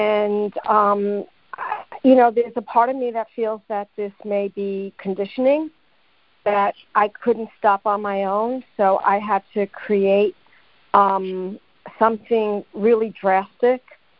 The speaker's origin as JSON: {"language": "English", "region": "New York", "country": "United States", "said": "I'm from New York."}